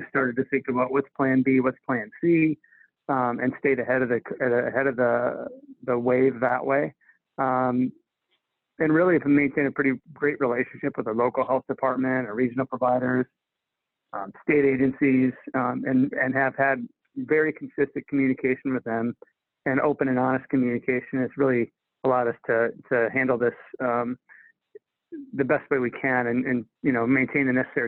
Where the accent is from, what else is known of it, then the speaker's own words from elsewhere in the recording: South Dakota, United States; moved away as an adult; now in Nebraska, United States; I am from Eastern South Dakota, so I've been here for very quickly. It'll be about 8 years that I've been in Nebraska in this role.